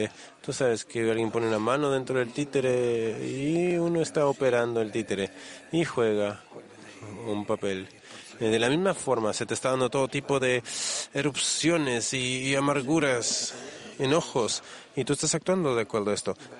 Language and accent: Spanish; Yokneam, Northern District, Israel; soy de Yokneam.